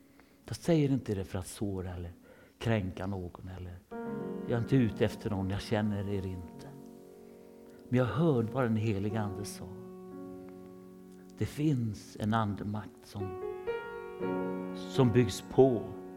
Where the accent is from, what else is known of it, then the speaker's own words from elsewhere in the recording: Sweden; Men för jag är en blyg svensk.